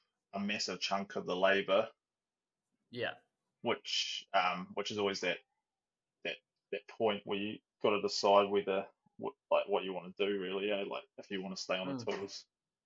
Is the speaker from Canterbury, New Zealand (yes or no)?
no; Tauranga, Bay of Plenty, New Zealand; also born or lived in Auckland; I came back to Tauranga from Auckland after being a foreman up there for 8 years. Brought the kids back to Tauranga and different town for where I grew up. I grew up down here.